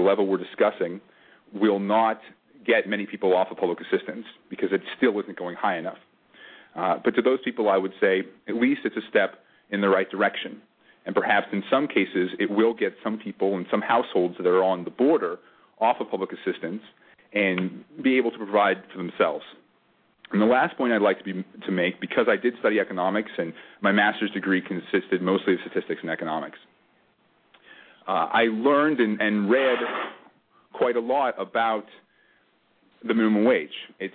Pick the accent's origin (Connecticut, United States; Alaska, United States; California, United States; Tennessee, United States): Alaska, United States; Cordova; When I was a young man growing up in Cordova, I worked on a minimum wage job at the cannery